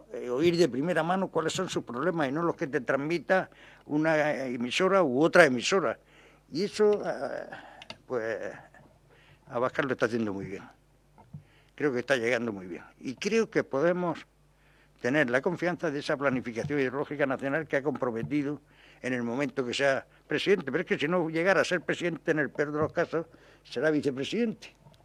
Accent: Cartagena, Region of Murcia, Spain; born there; el campo de Cartagena, donde yo nací en el año 52

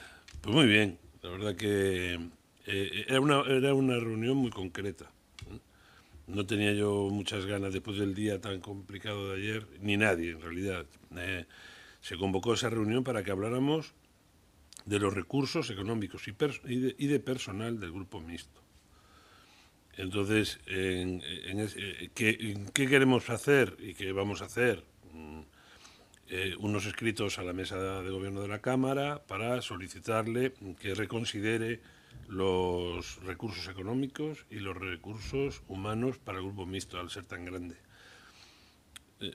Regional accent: Galicia, Spain; moved away; En mi tierra, en Galicia, solamente los millonarios, los dueños de las grandes conserveras y de los astilleros

